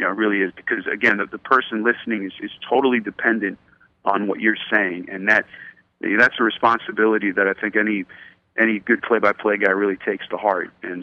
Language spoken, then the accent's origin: English; New York, United States; you know, growing up in New York, I mean, Marv was the guy.